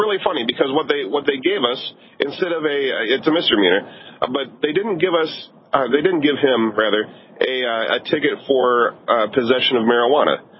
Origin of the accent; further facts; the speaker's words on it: Omaha, Nebraska, United States; I'm from Omaha, Nebraska. There's not a whole lot of people that think the same way that I do there. It's a pretty predominantly red state.